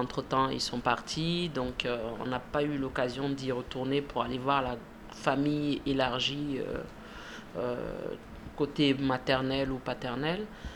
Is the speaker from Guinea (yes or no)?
yes; Guinea; also born or lived in Côte d'Ivoire; now in Grenoble, France; Donc de 0 à 4 ans, j'ai vécu en Côte d'Ivoire et de 4 à 7 ans en Guinée. Je suis d'origine guinéenne en fait, mais je suis née en Côte d'Ivoire. Je suis arrivée à Grenoble en septembre 2005.